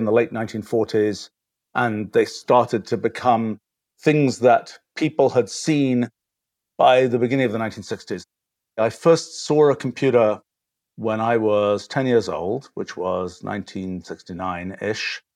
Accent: England, United Kingdom; I grew up in England in the 1960s

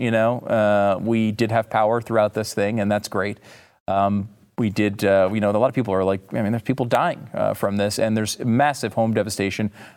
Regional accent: Northeast, United States; now in Texas, United States; I will say, and I have to admit, I'm from the Northeast. If I still lived up there, I would be mocking this relentlessly.

